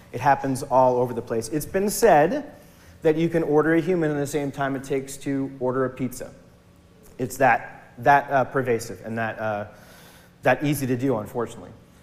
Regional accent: Massachusetts, United States; Recently, I grew up in the North Shore. We do a lot of our services up on the North Shore.

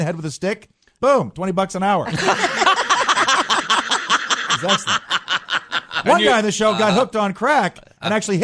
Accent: Boca Raton, Florida, United States; Yeah, down in South Florida, Boca Raton. That's right.

